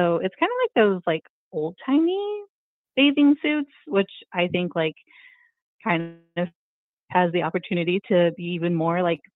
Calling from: Las Vegas, Nevada, United States; I'm calling from Las Vegas.

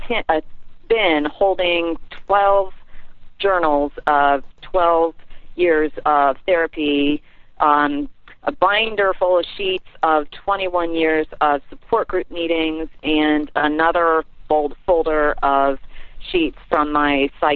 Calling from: Annapolis, Maryland, United States; From Annapolis, Maryland.

